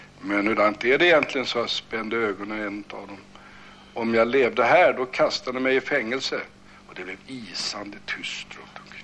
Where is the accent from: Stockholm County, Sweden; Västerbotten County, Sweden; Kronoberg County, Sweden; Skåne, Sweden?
Stockholm County, Sweden; Stockholm; born there; Jag brukar ju skryta med att jag är söderkis. Det där tar inte söderkisarna riktigt på allvar. Jag var det till jag var 2 år.